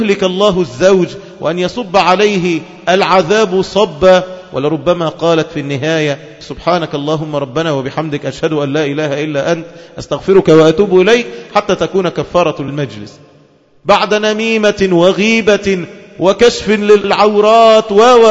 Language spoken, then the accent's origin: Arabic; Egypt; في بلادنا مصر